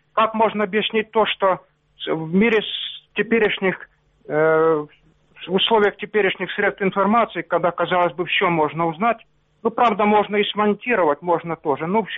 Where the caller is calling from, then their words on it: Sloviansk, Donetsk Oblast, Ukraine; Славянска.